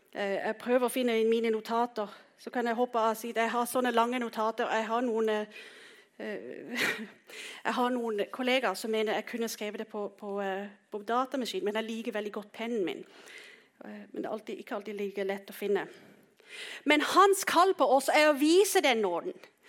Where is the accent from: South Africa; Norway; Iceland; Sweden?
South Africa; born there; Swedish is a second language; Det är nåde att vi kan vara född i ett land där jag är född i Sydafrika